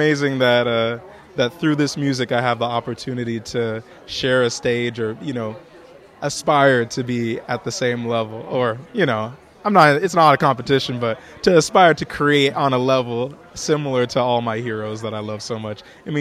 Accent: Orlando, Florida, United States; I'm from Orlando, Florida, and there's not much jazz going on

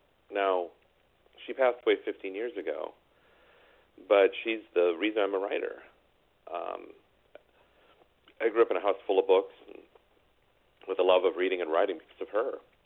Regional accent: Minnesota, United States; now in Los Angeles, United States; a mixture of a lot of the elements that I grew up with in Minnesota in terms of sadness, longing, people searching for their dreams

